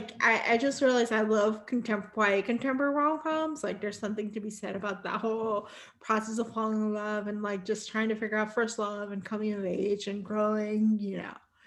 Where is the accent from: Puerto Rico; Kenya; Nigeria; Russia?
Puerto Rico; San Juan; I grew up in San Juan, Puerto Rico, and San Juan is similar to Miami.